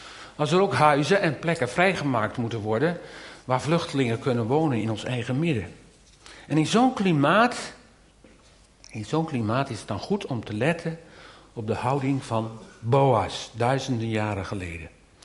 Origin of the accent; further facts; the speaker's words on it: Wezep, Gelderland, Netherlands; born there; Ik hoor dat er in mijn geboorteplaats in Wezep deze week zelfs een kerk die 100 meter van het huis van mijn ouders afstaat, beklad is met leuzen